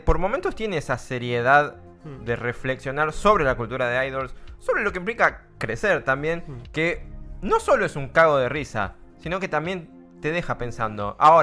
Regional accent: Quilmes, Buenos Aires Province, Argentina; Yo vengo de Quilmes, papá.

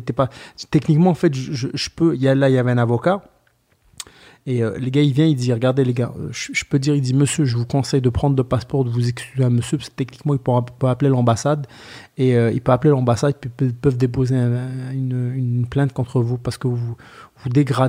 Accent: France; moved away as an adult; je me présente, bonjour, nanana, je voudrais faire, nanana, je viens de France.

